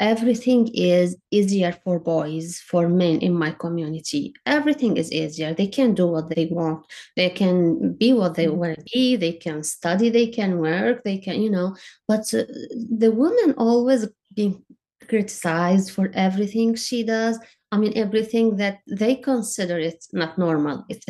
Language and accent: English; Rif Dimashq, Syria; English is a second language; I grew up in Syria. I was the fourth girl in my family. I have three older sisters and two boys. We are in conservative area in countryside of Damascus.